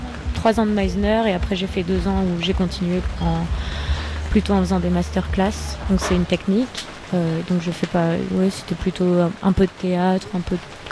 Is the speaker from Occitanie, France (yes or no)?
no; Auvergne-Rhône-Alpes, France; now in London, United Kingdom; Mais je vais donc je viens d'Ardèche. Je vis à Londres.